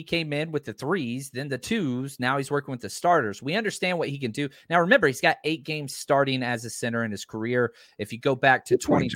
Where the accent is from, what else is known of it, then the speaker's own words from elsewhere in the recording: Texas, United States; I'm from Texas. I pronounce all things.